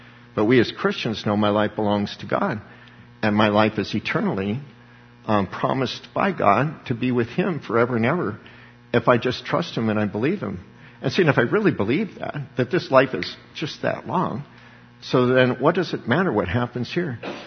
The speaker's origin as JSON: {"language": "English", "town": "Littleton", "region": "Colorado", "country": "United States", "tie": "born or raised there", "said": "because I grew up in Littleton."}